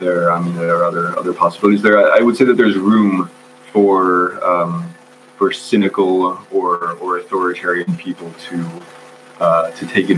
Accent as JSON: {"language": "English", "country": "United States", "tie": "born or raised there", "said": "I mean, I grew up white in the United States."}